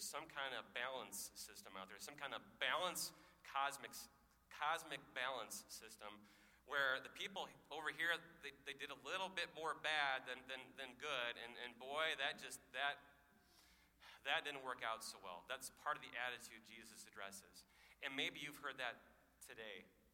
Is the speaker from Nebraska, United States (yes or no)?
yes; Nebraska, United States; what's been going on in my home state of Nebraska